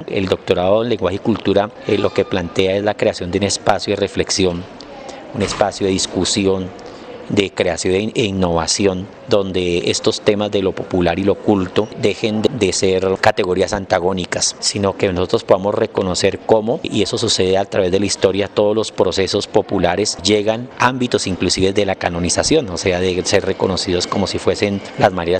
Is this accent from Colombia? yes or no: yes; Colombia; lo que somos como colombianos no está determinado